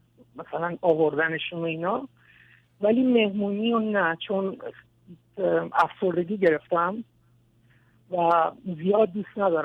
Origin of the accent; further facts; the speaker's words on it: Iran; now in Australia; از ایران اومدم بیرون، خودم تنها بودم، و از طریق دریا خودم رسوندم به استرالیا و اینجا پناهندگی گرفتم، رفیوجی هم.